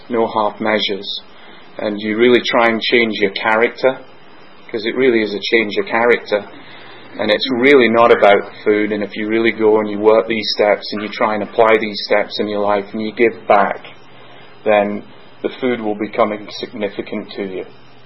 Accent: Scotland, United Kingdom; I always get asked why I don't drink, being Scottish.

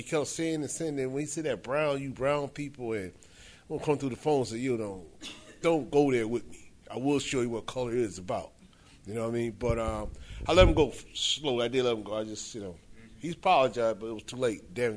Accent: New York, United States; now in Georgia, United States; I'm from New York, originally, but I live in Georgia.

